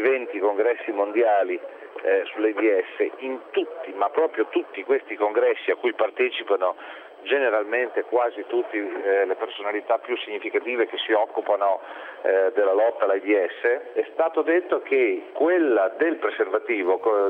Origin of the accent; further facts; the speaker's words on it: Bologna, Emilia-Romagna, Italy; racconterò da buon bolognese una storia molto simpatica